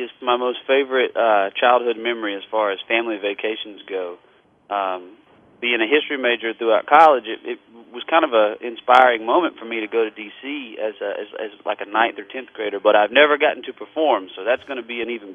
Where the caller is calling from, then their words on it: Nashville, Tennessee, United States; I am calling you from Nashville, Tennessee, man.